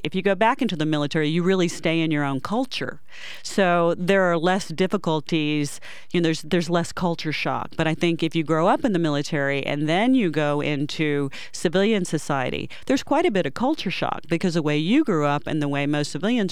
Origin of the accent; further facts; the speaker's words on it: Fort Benning, Georgia, United States; born there; also born or lived in North Carolina / Virginia / Germany; I was born in Fort Benning, Georgia, and then we moved every year until I was around 8 years old. We went to Georgia, North Carolina, Virginia, back to Georgia.